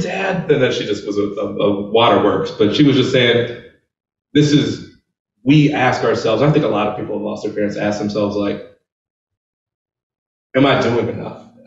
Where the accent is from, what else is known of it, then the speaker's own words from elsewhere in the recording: Houston, Texas, United States; born there; I was born in Houston.